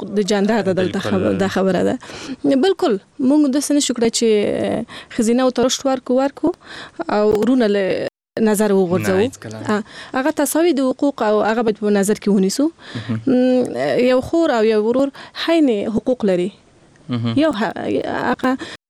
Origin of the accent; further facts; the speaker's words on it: Kabul, Afghanistan; also born or lived in Logar; زه د لوګر ولایت یم د لوګر ولایت یم او کابل کې پیدا شوی یم کابل کې لوی شوی یم